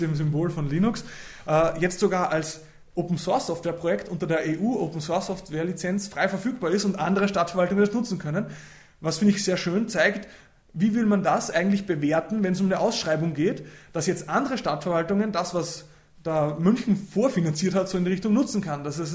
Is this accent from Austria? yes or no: yes; Linz, Upper Austria, Austria; wie zum Beispiel in meiner Heimatstadt Linz, wo ich ursprünglich herkomme